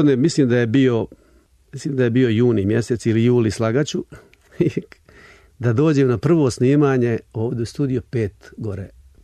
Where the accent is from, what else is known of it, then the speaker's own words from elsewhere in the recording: Bugojno, Federation of Bosnia and Herzegovina, Bosnia & Herzegovina; born there; Rođen sam u Bugojnu 3. marta 1941. godine. Jedno kilometar od centra Bugojna, jedno srpsko selo, zove se Čipuljić. U njemu su živjeli 99% Srbi.